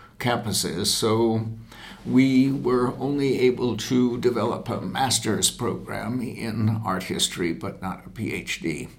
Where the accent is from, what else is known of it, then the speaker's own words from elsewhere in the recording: Brooklyn, New York, United States; It was a new state university to serve an urban community, and I'm from an urban background. I come from the Republic of Brooklyn in New York City